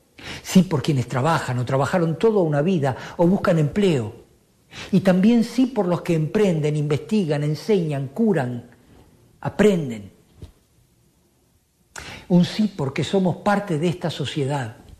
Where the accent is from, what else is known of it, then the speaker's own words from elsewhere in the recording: Uruguay; Soy simplemente un uruguayo. Y como uruguayo siento el dolor y la intranquilidad de la gente.